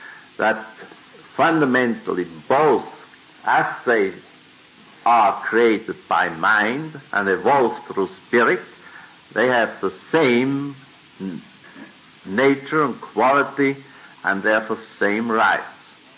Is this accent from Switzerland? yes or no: yes; Switzerland; second, I come from Switzerland, which doesn't give me the right.